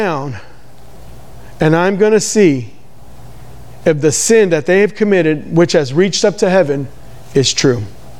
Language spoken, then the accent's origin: English; Houston, Texas, United States; I'm from Northside Houston. I know how it's like.